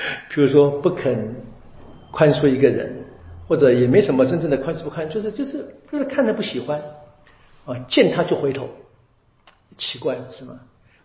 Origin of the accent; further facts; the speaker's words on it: Taiwan; 我们台湾人喜欢说的不爽，就很难。